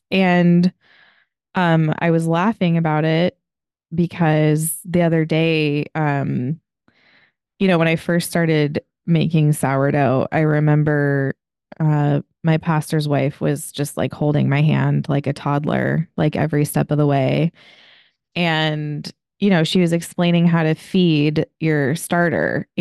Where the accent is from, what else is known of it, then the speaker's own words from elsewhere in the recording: California, United States; accent: Southern California; I've got that lazy kind of, you know, unfortunate Southern California thing